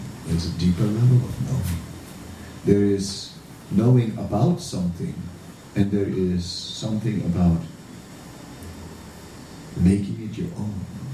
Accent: Netherlands; I'm anyway from the coast, I'm from the Netherlands, lots of coasts, so I grew up with the ocean

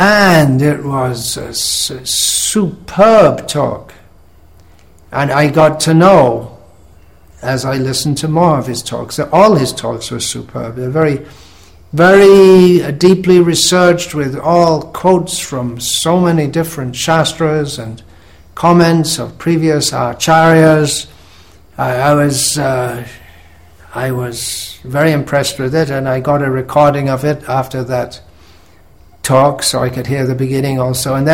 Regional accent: England, United Kingdom; born there; moved away; I was born in England this time round, and I left England fairly soon after joining to come to India and subsequently spend time in Bangladesh and other countries.

